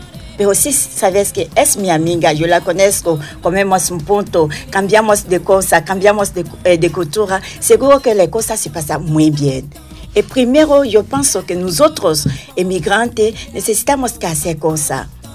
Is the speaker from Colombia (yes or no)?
no; Côte d’Ivoire; Es una persona negra, es una persona de mi tierra, porque África es mi tierra. No solo Costa de Marfil, sino toda África.